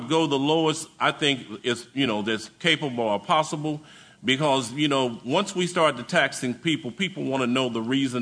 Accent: Oklahoma City, Oklahoma, United States; now in Bryan, United States; I'm from Oklahoma City, but I have made Bryan College Station my home.

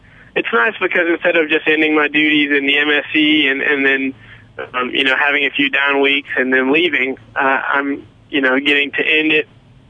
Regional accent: Lorena, Texas, United States; My hometown is actually Larina, Texas, which is just a few miles away from West.

